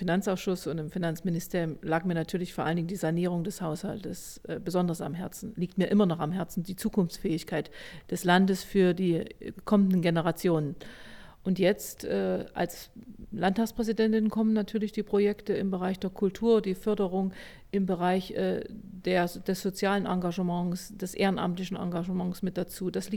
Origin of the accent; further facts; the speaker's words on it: Thuringia, Germany; born there; Ich bin im Reußenland geboren.